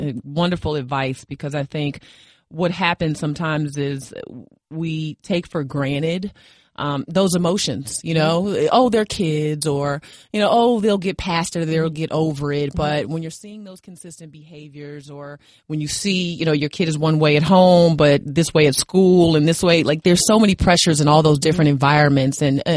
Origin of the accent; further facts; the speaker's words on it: Alexandria, Virginia, United States; As you mentioned, I'm from Alexandria, Virginia. So watching you there in D.C.